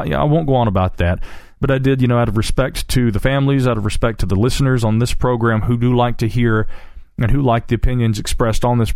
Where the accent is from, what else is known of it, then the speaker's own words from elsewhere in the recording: North Carolina, United States; North Carolina, my home state, has been no stranger to reports of this kind.